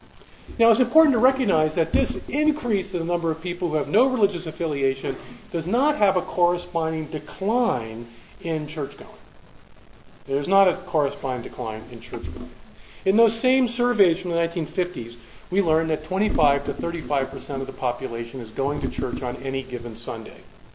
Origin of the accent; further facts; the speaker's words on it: Baltimore, Maryland, United States; When I was a young kid growing up in Baltimore, Maryland